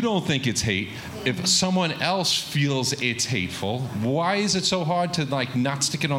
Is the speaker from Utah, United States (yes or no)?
no; New York, United States; because obviously I'm from New York too.